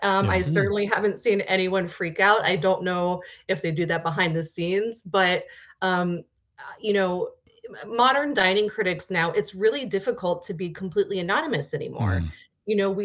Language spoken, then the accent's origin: English; Ohio, United States; now in Milwaukee, United States; I grew up in Ohio and I was just back home recently and talking to family and friends about what I do here in Milwaukee.